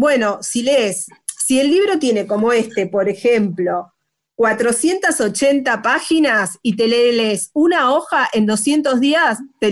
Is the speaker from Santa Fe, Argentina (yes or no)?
yes; Rosario, Santa Fe, Argentina; Yo soy de Rosario, fui al colegio Madre Cabrini